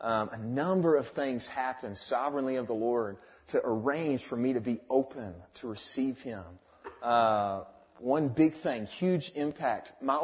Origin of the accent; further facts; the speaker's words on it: Irving, Texas, United States; now in Anaheim, United States; I was born and raised in Irving, Texas. And currently I'm in my second term at the full-time training in Anaheim.